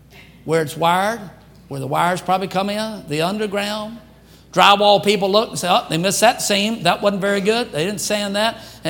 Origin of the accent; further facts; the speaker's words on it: Louisiana, United States; now in California, United States; I was born and raised in Louisiana. Where the birds don't sing, they cough.